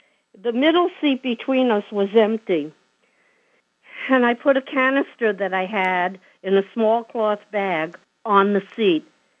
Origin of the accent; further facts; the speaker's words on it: New York City, New York, United States; born there; also born or lived in Long Island; I was a New Yorker. I was born in New York City. I lived on Long Island for 32 years of my marriage, and here I was going to a new state, a new place, all alone.